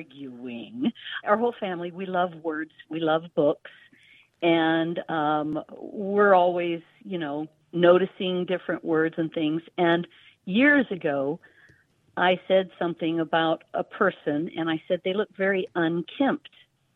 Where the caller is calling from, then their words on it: Georgia, United States; I'm calling from North Georgia.